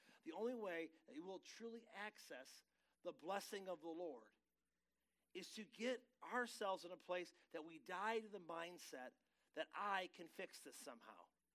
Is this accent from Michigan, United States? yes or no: yes; Michigan, United States; I'm from Michigan, so there's about, a foot of snow on there regularly in the winter.